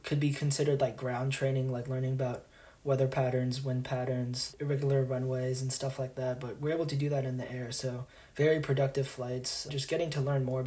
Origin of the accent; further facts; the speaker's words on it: Virginia, United States; that's really Southwest Virginia. Just being able to go out there and explore different places of my home state has been really cool.